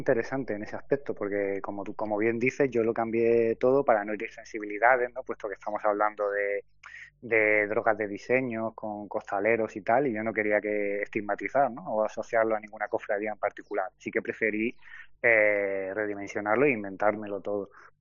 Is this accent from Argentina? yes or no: no; Málaga, Andalusia, Spain; now in Seville, Spain; Como malagueño y en este caso también que llevo viviendo en Sevilla 2 años